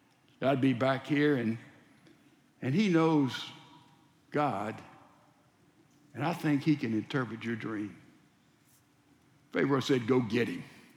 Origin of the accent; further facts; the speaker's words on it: Laurel, Mississippi, United States; When I was a boy, I grew up in Laurel, Mississippi, a little town in South Mississippi, about 18,000 people.